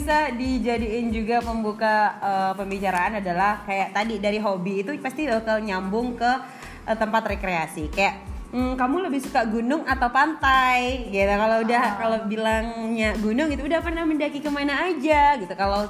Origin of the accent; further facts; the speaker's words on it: Bali, Indonesia; karena dari kecil dilahirkan dan dibesarkan di Bali gitu, jadi nggak bisa bahasa Sunda.